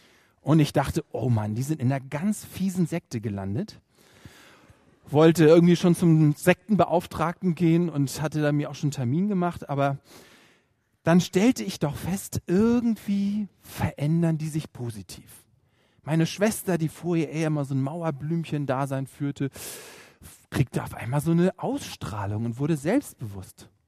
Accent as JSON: {"language": "German", "region": "Hamburg", "country": "Germany", "tie": "born or raised there", "said": "ich bin in Hamburg aufgewachsen, in einem Vorort mit dem lustigen Namen Poppenbüttel."}